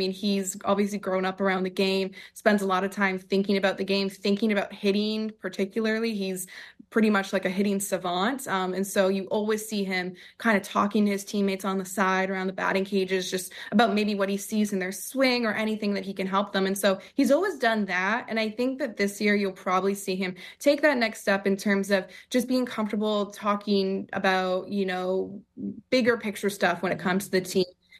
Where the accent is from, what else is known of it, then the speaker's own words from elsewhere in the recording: Toronto, Ontario, Canada; I obviously remember, I grew up in Toronto, was raised